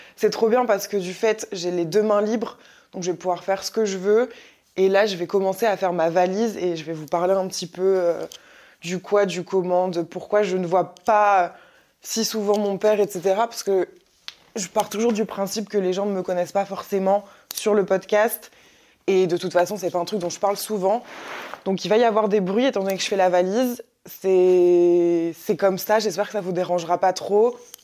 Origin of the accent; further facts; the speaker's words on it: Lille, Hauts-de-France, France; je vais partir à La Réunion, à plus de 10 000 km de chez moi à Lille